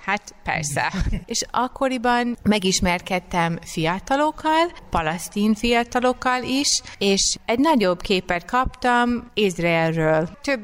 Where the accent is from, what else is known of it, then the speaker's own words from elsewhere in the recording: United States; Hungarian is a second language; now in Budapest, Hungary; Biztos, aki hallgatja a hangomat, rájön arra, hogy nem vagyok magyar. Az Amerikai Egyesült Államokból jöttem Magyarországra.